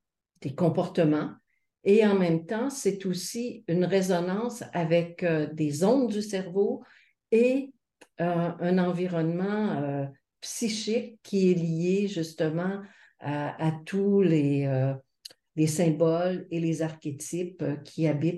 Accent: Quebec, Canada; accent: Québécois; Il vient des Amériques et plus particulièrement du Québec.

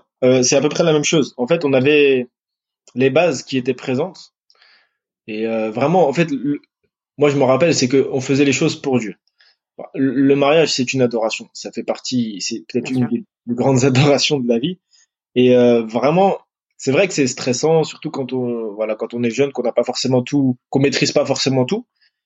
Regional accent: France; moi, je suis français, j'ai toujours vécu en France

